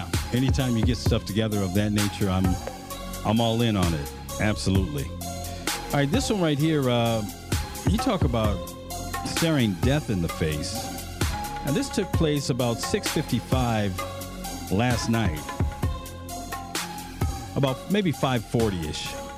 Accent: San Diego, California, United States; now in Las Vegas, United States; Look, I'm from San Diego and LA's big brother, so we got made fun of a lot. So now I'm in Vegas.

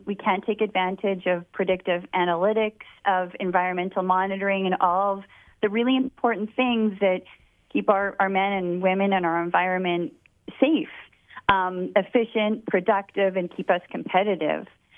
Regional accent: Alberta, Canada; I'm a third-generation Peace Country girl

